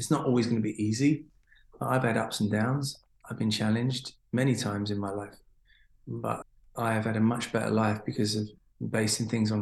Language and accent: English; London, United Kingdom; And being a Londoner, a big part of, I guess, our growing up.